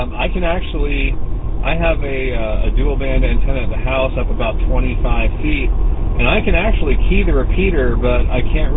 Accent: New York, United States; But, yeah, I'm originally from New York. I got my license when I was living in New Paltz, which is about an hour and a half north of New York City.

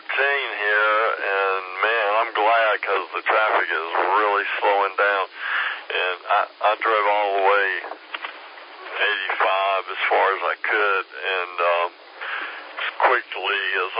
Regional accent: Greenville, South Carolina, United States; I grew up in Greenville and the Greenville area.

